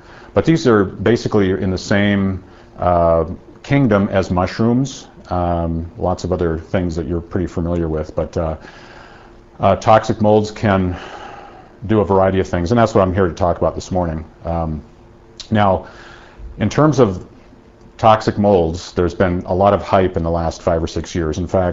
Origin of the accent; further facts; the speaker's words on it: Tennessee, United States; in Tennessee. This is just in, you know, just so you know, I'm not making this up. This is just in my hometown paper, Thanksgiving Day.